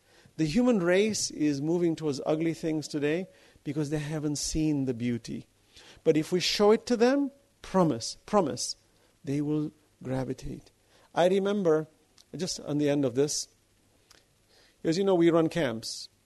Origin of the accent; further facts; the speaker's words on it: New York, United States; You protected me. I grew up in New York. I could have been lost.